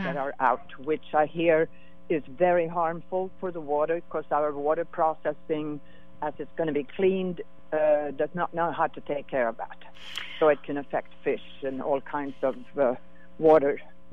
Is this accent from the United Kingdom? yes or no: no; Sweden; English is a second language; I'm from Sweden, but I didn't live in Sweden at that time